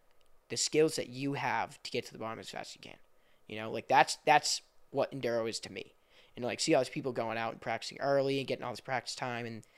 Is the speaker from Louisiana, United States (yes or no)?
no; Massachusetts, United States; But, you know, I was born in New England.